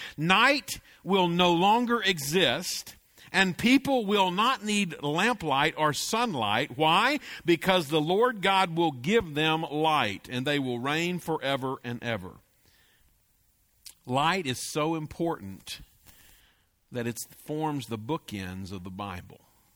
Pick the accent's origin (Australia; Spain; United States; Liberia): United States; Weatherford, Texas; We grew up in Weatherford, out in the country, and there's no skyline like the Texas skyline.